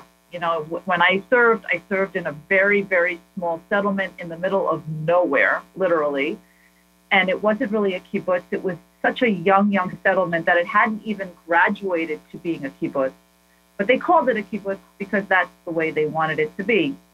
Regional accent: New York City, New York, United States; moved away as an adult; now in Israel; Aliyah as a young American to serve in the IDF, the focus and the vision was always kibbutz, because I came from New York City.

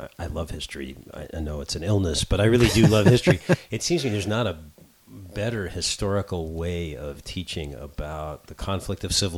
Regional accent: California, United States; as a Californian who lived in wine country for a long time

